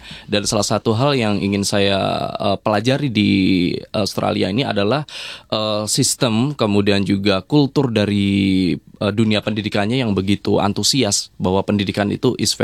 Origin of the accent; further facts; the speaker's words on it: Kalimantan, Indonesia; saya yang berasal dari Kalimantan ini